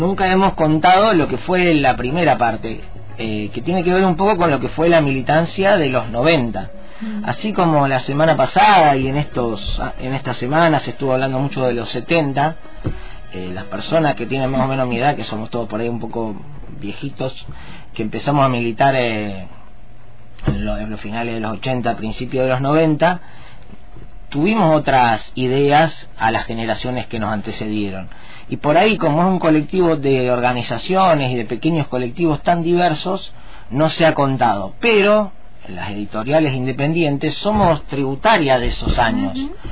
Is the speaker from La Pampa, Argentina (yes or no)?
no; Rosario, Santa Fe, Argentina; yo soy de Rosario